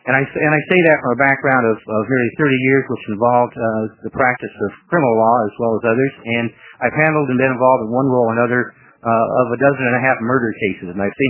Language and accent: English; Salem, United States; And my hometown, Chairman Ryan, certainly is the city of Salem, but it's my office.